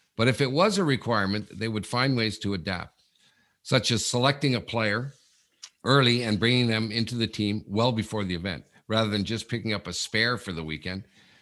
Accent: Sudbury, Ontario, Canada; from Sudbury, my hometown.

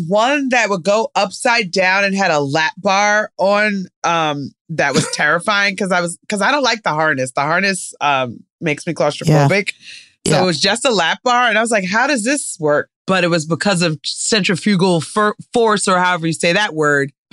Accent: New Jersey, United States; I grew up in New Jersey, and my cousins would take us to amusement parks all the time.

